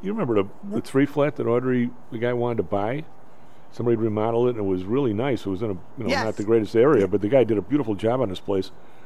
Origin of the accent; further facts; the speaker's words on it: Evergreen Park, Illinois, United States; I grew up in Evergreen Park